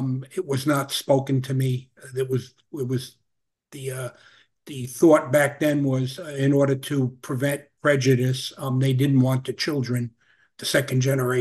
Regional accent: Brooklyn, New York, United States; Yes, I grew up in Brooklyn. It'll probably be obvious with my accent if you didn't pick it up yet. I grew up in Brooklyn in a very much Sicilian enclave.

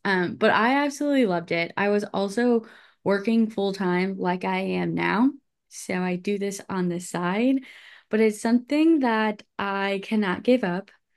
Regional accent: St. Louis, Missouri, United States; I grew up in St. Louis, Missouri, but I am Sicilian. So I know there's a difference between being Italian and being Sicilian.

